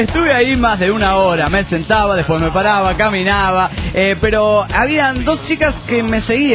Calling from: Cochabamba, Bolivia; de Cochabamba, Bolivia.

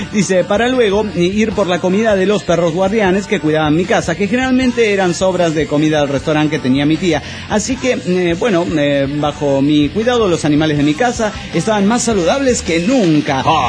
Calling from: Tecámac, State of Mexico, Mexico; de Tecamac

